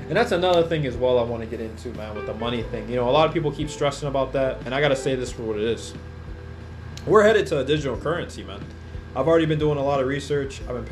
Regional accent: Anchorage, Alaska, United States; because, you know, I grew up in Alaska and Anchorage.

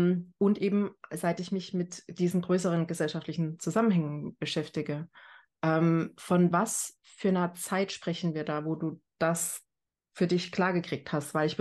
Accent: East Germany, Germany; ich komme aus Ostdeutschland, ich habe das dort nicht gehabt, ich habe das hier nicht.

